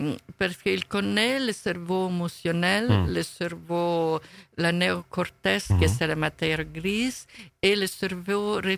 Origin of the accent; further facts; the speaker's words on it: Rome, Lazio, Italy; Vous savez que je viens de Rome, et à Rome il y a le Vatican.